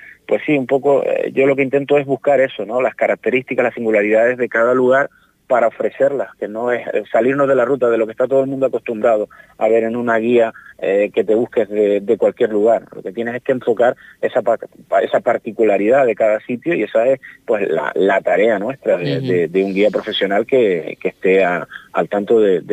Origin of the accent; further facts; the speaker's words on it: Agua de Bueyes, Canary Islands, Spain; yo sí que soy de Agua de Güelles, pues soy un enamorado de mi pueblo